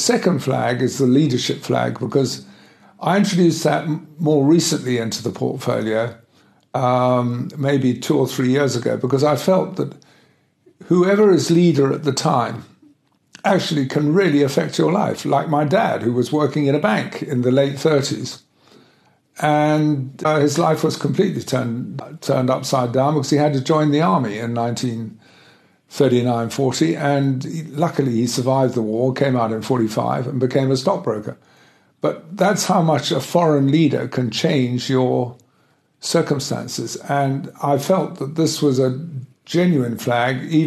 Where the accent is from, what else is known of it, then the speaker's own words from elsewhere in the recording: South Africa; well, maybe it's because I'm South African that they invited me to do this presentation for them.